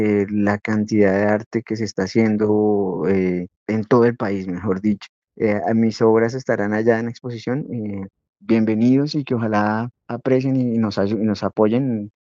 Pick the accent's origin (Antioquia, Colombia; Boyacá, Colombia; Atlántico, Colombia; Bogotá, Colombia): Bogotá, Colombia; also born or lived in Tame, Arauca; yo nací en Tame Arauca en el 75. Pues desde pequeño pues me han traído a Bogotá, he estado pues varios años aquí estudié, pero pues nunca perdí contacto con Tame, en vacaciones iba.